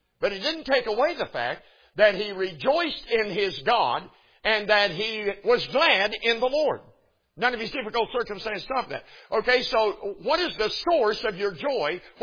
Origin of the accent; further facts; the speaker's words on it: Oklahoma, United States; From here to here, I'm an Okie. I am from Oklahoma. I love our state.